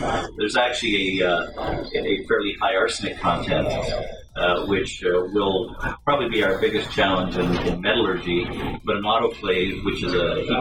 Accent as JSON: {"language": "English", "town": "Timmins", "region": "Ontario", "country": "Canada", "tie": "born or raised there", "said": "I grew up in Timmins, Ontario, which is about 2 hours from Cobalt."}